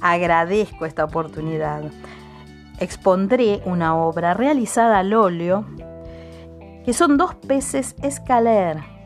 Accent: France; Spanish is a second language; soy francés y soy agente artístico, escultor y pintor.

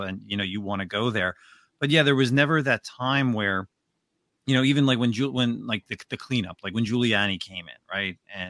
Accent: New Jersey, United States; I grew up in New Jersey, but my father worked in New York through the 80s and 90s.

